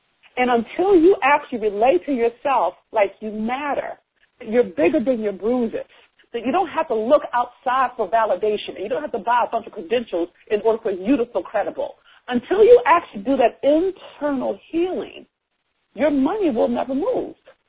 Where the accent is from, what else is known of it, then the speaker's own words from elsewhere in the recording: Baltimore, Maryland, United States; She came from D.C., poor. I came from Baltimore streets, right?